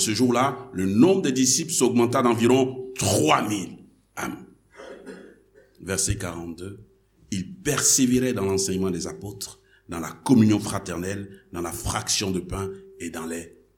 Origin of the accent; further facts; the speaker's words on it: Côte d’Ivoire; en Yacouba de chez moi en Côte d'Ivoire